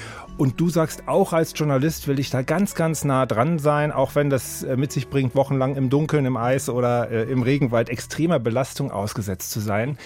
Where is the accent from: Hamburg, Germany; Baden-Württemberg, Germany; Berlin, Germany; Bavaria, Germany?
Berlin, Germany; born there; Wir sind beide in West-Berlin geboren.